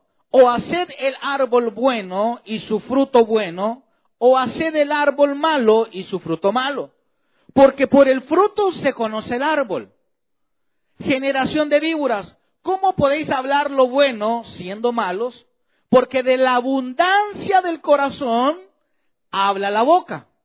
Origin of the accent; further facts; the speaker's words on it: El Salvador; Allá en mi país decían, en El Salvador, que tiene caja de lustrar zapatos, decían.